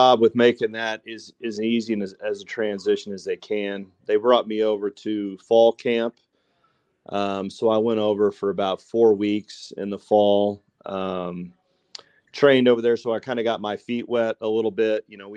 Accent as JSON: {"language": "English", "region": "Texas", "country": "United States", "tie": "born or raised there", "said": "You know, I grew up in West Texas, so we obviously that wasn't an option where I grew up."}